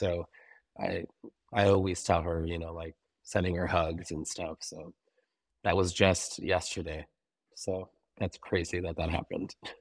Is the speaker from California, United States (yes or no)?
yes; Menifee, California, United States; I'm from Menifee, California.